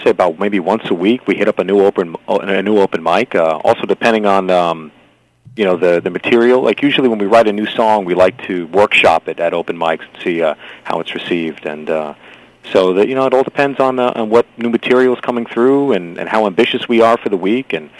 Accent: Floral Park, New York, United States; We're from the border of Nassau and Queens, Belrose Floral Park area.

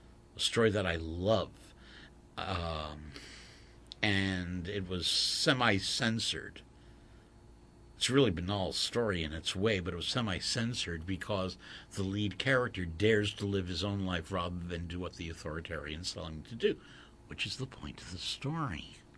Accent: South Africa; now in United Kingdom; I was raised in South Africa and now live in the Midlands.

